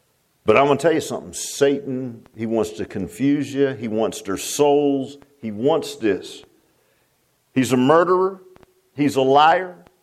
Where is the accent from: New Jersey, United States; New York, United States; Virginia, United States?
Virginia, United States; Virginia Beach; also born or lived in Key West, United States; It was where I was born in Key West, Florida, and they rented a trailer down there. And we lived in a rented trailer, and then we came up to Virginia Beach.